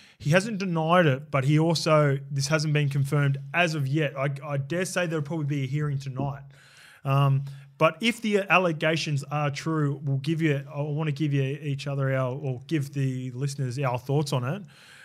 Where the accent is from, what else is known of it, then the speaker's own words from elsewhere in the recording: Sydney, New South Wales, Australia; because in my time growing up in Western Sydney, the amount of the stuff that was said during those games